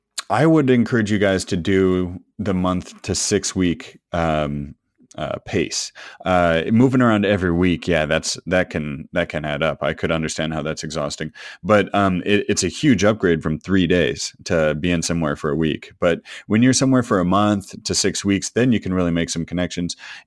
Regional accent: Edmonds, Washington, United States; I've been here in Edmonds, my hometown, in near Seattle for 2 months

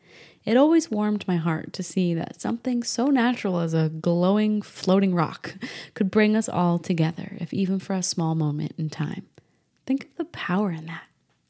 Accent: New Hampshire, United States; I grew up in New Hampshire. I know exactly what it looks like.

